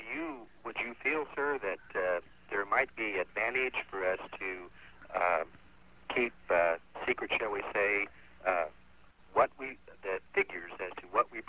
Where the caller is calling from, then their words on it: Hillsboro, Kansas, United States; Kansas, Hillsboro, Kansas.